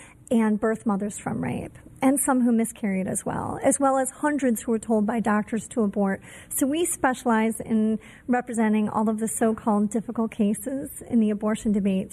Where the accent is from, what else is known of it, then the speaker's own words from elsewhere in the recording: Michigan, United States; I'm from Michigan where we've never had a rape exception.